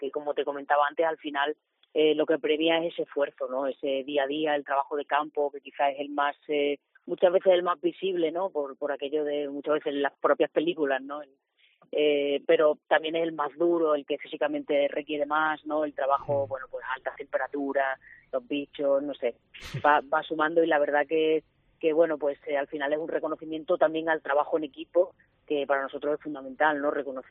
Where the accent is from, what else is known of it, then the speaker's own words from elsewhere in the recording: Extremadura, Spain; como extremeña, ¿no?, que soy, pues me encanta que mi tierra en este sentido, bueno, pues esté a la cabeza de algunos de los grandes y de los mejores hallazgos arqueológicos